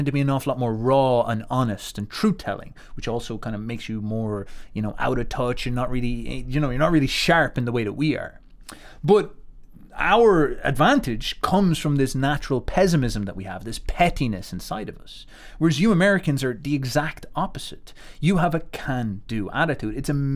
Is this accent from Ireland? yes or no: yes; Ireland; I am Irish. I am told I am Irish.